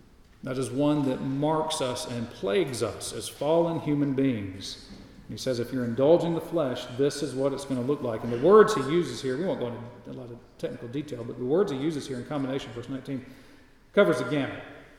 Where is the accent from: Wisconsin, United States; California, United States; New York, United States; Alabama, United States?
Alabama, United States; born there; I don't mean I'm born a Christian because I was born in Alabama.